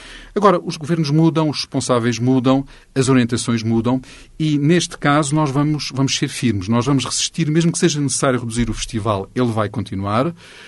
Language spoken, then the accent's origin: Portuguese; Alentejo, Portugal; porque não aceitamos, sendo alentejanos, ser portugueses de segunda ordem